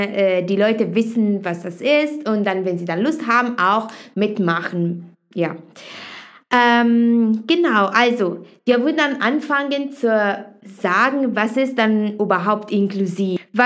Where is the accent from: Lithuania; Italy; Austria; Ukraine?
Italy; German is a second language; now in Germany; Ich komme dann ursprünglich aus Italien und deswegen mein Deutsch ist nicht perfekt. Ich bin in Deutschland jetzt seit 7 Jahren.